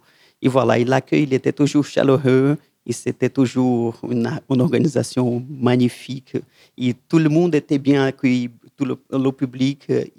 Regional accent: Brazil; French is a second language; moved away; Moi, je dis que j'étais musicien, que je venais du Brésil.

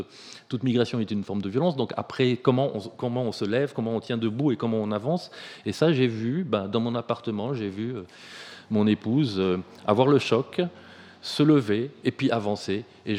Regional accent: Grand Est, France; dans ma région d'origine, vous l'avez nommé l'Alsace-Lorraine

